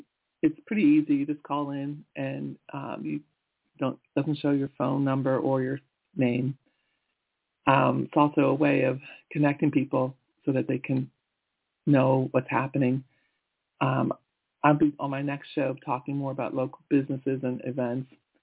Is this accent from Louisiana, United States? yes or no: no; Pennsylvania, United States; Now, I'm from the East Coast in Pennsylvania